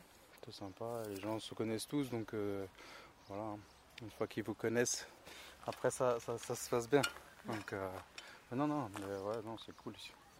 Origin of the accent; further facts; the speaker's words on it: Centre-Val de Loire, France; also born or lived in Paris; now in Boulogne-sur-Mer, France; j'étais pas de Paris, moi je suis de la campagne à la base. Moi je viens de Touraine